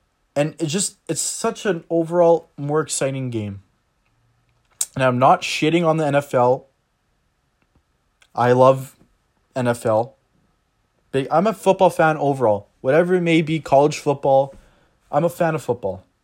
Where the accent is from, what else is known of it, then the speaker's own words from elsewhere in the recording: Canada; You know, we're from Canada.